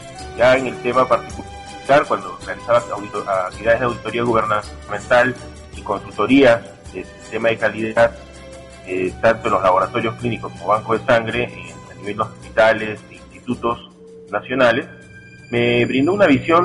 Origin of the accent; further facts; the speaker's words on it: Peru; es cierto que en mi país, Perú, existe esta necesidad aún de capacitación